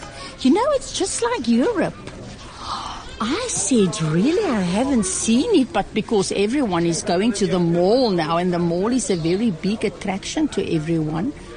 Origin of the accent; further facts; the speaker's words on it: Worcester, Western Cape, South Africa; born there; I think God showed us Worcester, because we're living here. I was born in the Pines when it was still a convent. Me and my sister was both born with Dr. Van Riet.